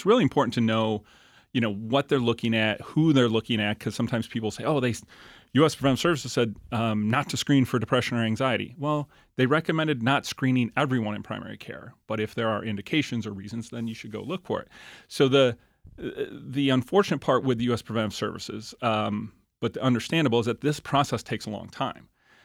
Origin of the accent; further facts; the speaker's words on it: Rochester, United States; I grew up in Rochester, trained outside the area, came back here in 2001, been here since